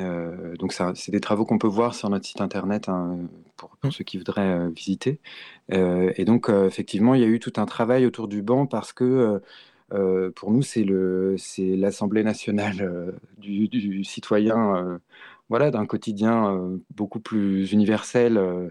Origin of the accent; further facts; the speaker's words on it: Quimper, Brittany, France; partir un petit peu de Quimper, qui est ma ville natale.